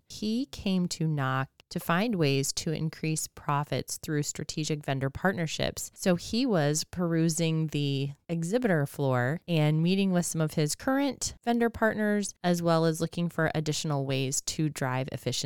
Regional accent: Cleveland, Ohio, United States; I'm from Cleveland.

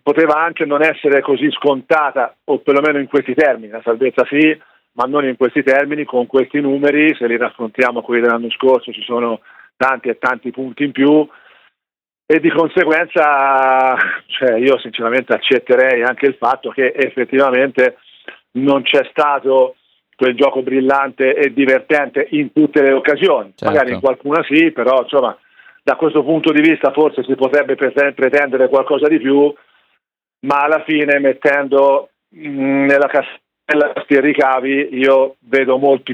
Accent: Livorno, Tuscany, Italy; born there; Poi il fatto di essere nato a Livorno è un po' un'anomalia

